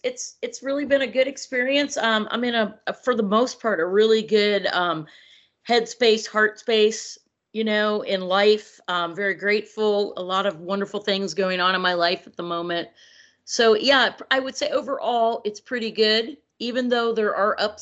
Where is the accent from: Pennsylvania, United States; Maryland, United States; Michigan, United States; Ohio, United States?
Ohio, United States; Cincinnati; now in California, United States; And I'm from the Midwest too, Cincinnati.